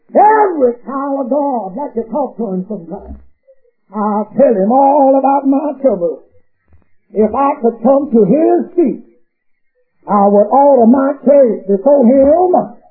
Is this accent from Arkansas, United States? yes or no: yes; Arkansas, United States; How you know I'm originally from Arkansas. And in Arkansas, they used to have whirlwind. I don't see many of them in California